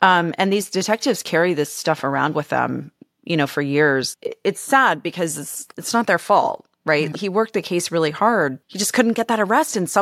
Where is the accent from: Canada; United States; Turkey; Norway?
Canada; I'm a skier. I grew up in Canada. So on a ski hill.